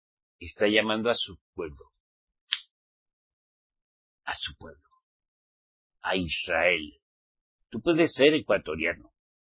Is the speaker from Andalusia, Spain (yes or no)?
no; Navarre, Spain; yo soy español, pero también soy vasco navarro, soy del Valle Roncal